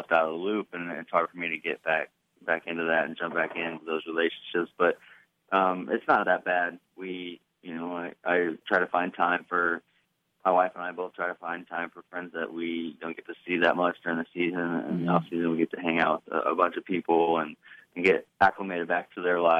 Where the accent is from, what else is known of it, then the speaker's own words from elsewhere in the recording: Tuscola, Illinois, United States; also born or lived in Urbana; So I was born in Urbana. Grew up in Tuscola, Illinois.